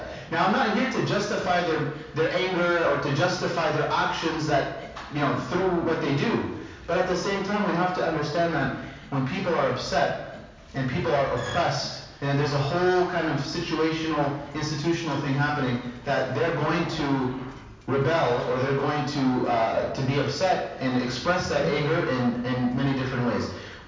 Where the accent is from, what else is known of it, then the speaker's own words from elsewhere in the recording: United States; As an American, right, born and raised in America, went to the dentist twice a year